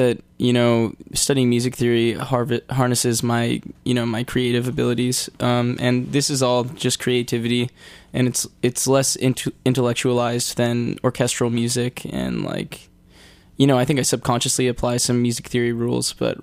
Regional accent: Tacoma, Washington, United States; now in New York, United States; I'm from Tacoma, Washington, and I started out recording songs in my parents' basement, like many others, and came to New York

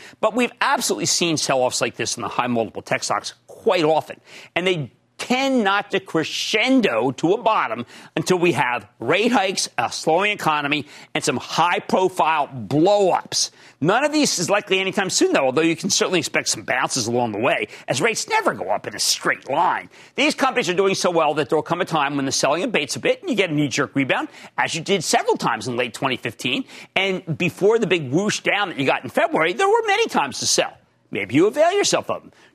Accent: Pennsylvania, United States; We're both from Pennsylvania.

